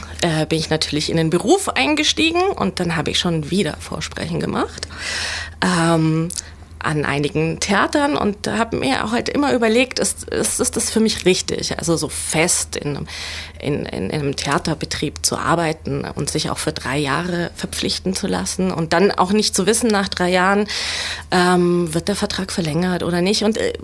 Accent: Bayreuth, Bavaria, Germany; Ursprünglich komme ich aus Bayreuth und bin dort aufgewachsen, habe Abitur gemacht dort

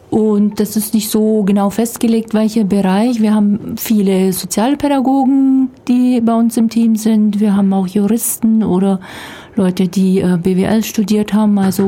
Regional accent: Bavaria, Germany; now in Ulm, Germany; Ursprünglich komme ich aus dem Landkreis Günzburg.

